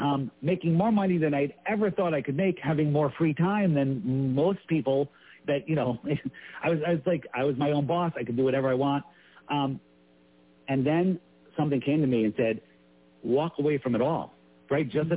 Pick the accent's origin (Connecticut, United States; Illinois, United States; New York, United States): Connecticut, United States; You know, I grew up in the East Coast in Fairfield County. You know, I live in this bubble.